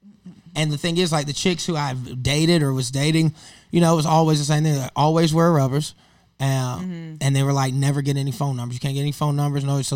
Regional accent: the South, United States; That sounds dumb as hell to me because I'm from the South, all right?

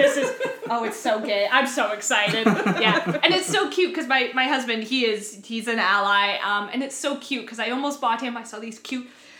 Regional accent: Prince Rupert, British Columbia, Canada; I'm like, hi, I'm from Prince Rupert. I want to come to your thing.

